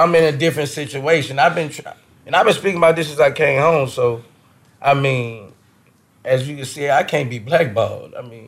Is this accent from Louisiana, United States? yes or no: yes; Louisiana, United States; I'm from Louisiana. Like, if you know me, I'm from Louisiana. Yeah. Everywhere we go, we dance.